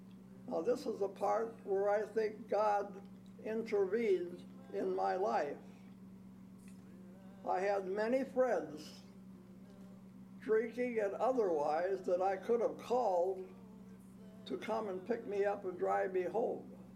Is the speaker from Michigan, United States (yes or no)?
no; Moline, Illinois, United States; born there; I was born in Moline.